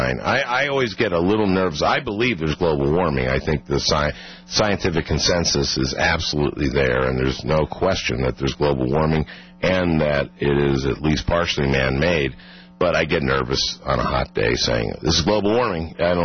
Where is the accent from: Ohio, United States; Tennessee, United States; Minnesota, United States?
Minnesota, United States; That's character. That's being a Minnesotan.